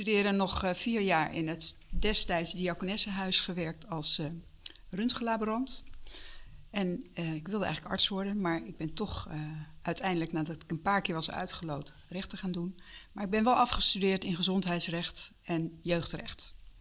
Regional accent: Hilversum, North Holland, Netherlands; Ik ben in Hilversum geboren, dat vind ik eigenlijk wel een heel belangrijk feit. En ik heb hier mijn jeugd doorgebracht totdat ik, nou eigenlijk ook nog wel tot begin 20, totdat ik ging studeren in Utrecht.

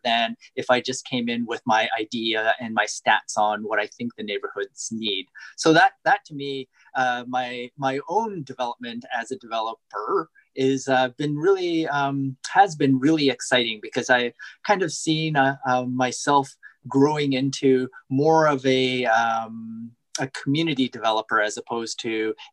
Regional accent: Edmonton, Alberta, Canada; I went to school here in Edmonton. I grew up in Edmonton. I call it my hometown.

